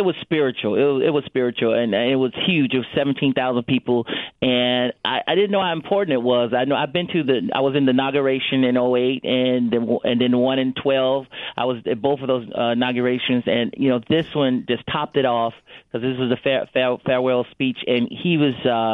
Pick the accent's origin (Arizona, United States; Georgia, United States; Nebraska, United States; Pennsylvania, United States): Georgia, United States; Atlanta; start in my hometown, Atlanta, Georgia, with kids.